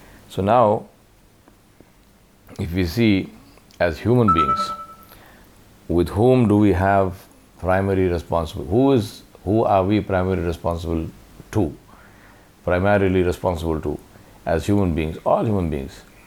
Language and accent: English; India; Just like a person might be a citizen of a country, I am an Indian.